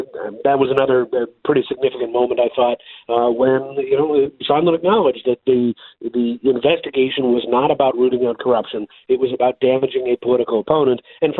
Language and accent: English; Seattle, Washington, United States; He's actually from my hometown of Seattle